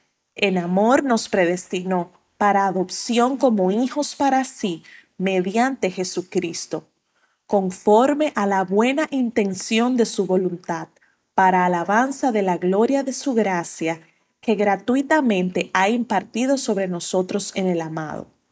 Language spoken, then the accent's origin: Spanish; Santo Domingo, Distrito Nacional, Dominican Republic; de Santo Domingo, República Dominicana.